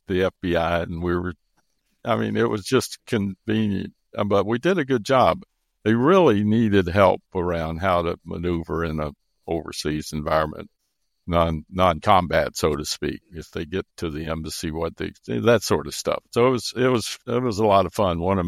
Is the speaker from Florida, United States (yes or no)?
yes; Florida, United States; I grew up in Central Florida between Orlando and Tampa, a rural county called Lake County. I'm the third of three sons. My father was a Baptist minister, and he also farmed.